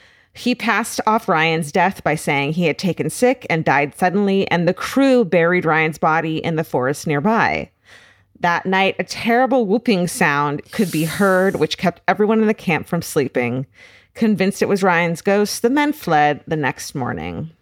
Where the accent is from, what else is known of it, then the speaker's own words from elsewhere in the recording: Renous, New Brunswick, Canada; The legend was even taken seriously enough that a Catholic priest from my hometown of Renous?